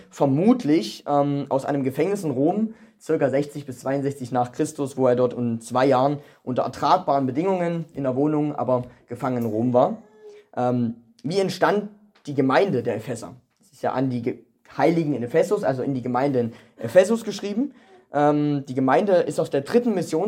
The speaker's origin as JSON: {"language": "German", "town": "Dresden", "region": "Saxony", "country": "Germany", "said": "für die, die mich noch nicht kennen. Ich komme aus Dresden"}